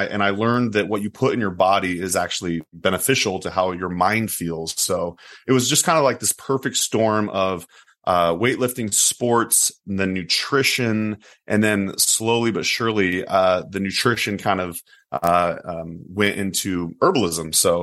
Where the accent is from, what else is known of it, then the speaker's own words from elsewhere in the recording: Oregon, United States; I grew up in Oregon.